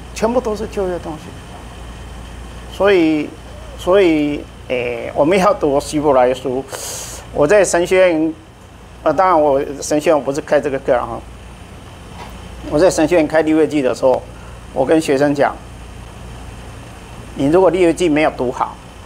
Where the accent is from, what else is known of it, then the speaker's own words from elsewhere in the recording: Taiwan; 我在德国读书的时候，然后德国同学，那当然他知道我是台湾来的